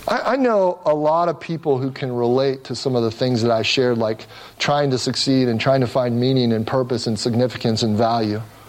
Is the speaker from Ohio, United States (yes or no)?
yes; Cincinnati, Ohio, United States; I grew up in Cincinnati, Ohio, and a big part of my life growing up was to try to succeed.